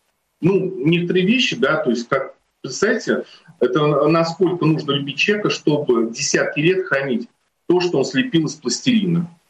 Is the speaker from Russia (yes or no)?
yes; Saint Petersburg, Russia; ну вот я рос как раз в Санкт-Петербурге, в Ленинграде